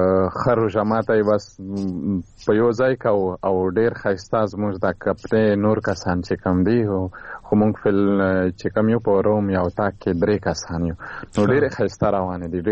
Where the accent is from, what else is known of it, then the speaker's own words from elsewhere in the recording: Khyber Pakhtunkhwa, Pakistan; د یو را سره د سوابې دی او یو د پېښور او زه د وزیرستان یم.